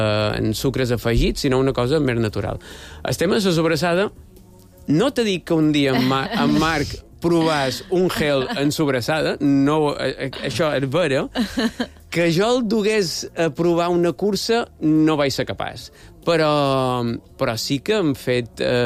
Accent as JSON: {"language": "Catalan", "region": "Balearic Islands", "country": "Spain", "said": "som mallorquins"}